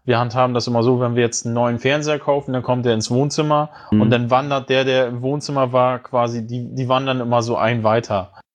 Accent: Bremen, Germany; Ich komme ja nun aus dem Bundesland Bremen

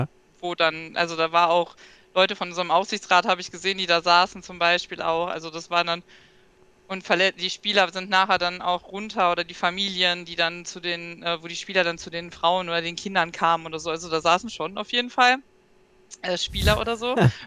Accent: North Rhine-Westphalia, Germany; weil ich bin ja auch Ostwestfale

